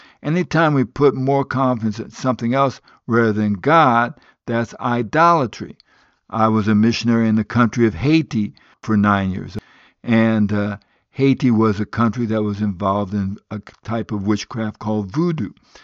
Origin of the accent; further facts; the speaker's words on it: Guinea; also born or lived in Liberia / Sierra Leone; I was born in Liberia, grew up in Guinea, and lived in Sierra Leone because my parents were good.